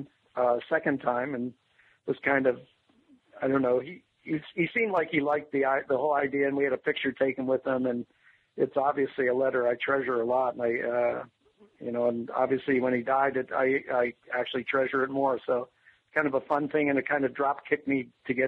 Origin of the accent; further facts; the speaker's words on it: McKeesport, Pennsylvania, United States; moved away as an adult; Well, actually, I'm originally from McKeesport, Pennsylvania, you know, outside of Pittsburgh, and I moved out here to go to school in the early 60s, but I've been a native of Southern California since then, yes.